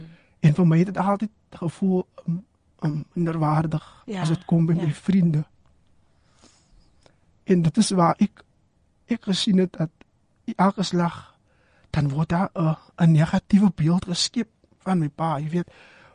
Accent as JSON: {"language": "Afrikaans", "region": "Western Cape", "country": "South Africa", "tie": "born or raised there", "said": "soos ek groot geword het in Verhullepark, jy weet, en ek dink reg oor die Skaap, die Kaapse Skiereiland"}